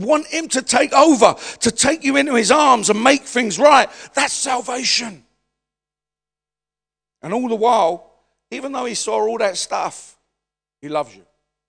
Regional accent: London, United Kingdom; born there; I was born in the East End. Amen? I was an ethnic minority. Come on now. All right, let's have it right. Amen? I'm a white Englishman.

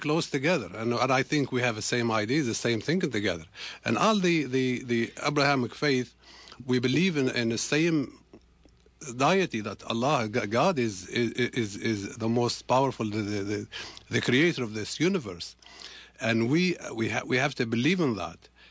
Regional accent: Tunisia; English is a second language; I mean, you're looking at my country. I'm from Tunisia.

